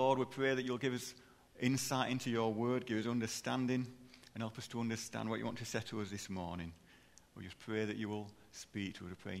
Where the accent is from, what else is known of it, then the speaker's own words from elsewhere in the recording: Yorkshire and the Humber, United Kingdom; I think it's probably because I'm a Yorkshire man.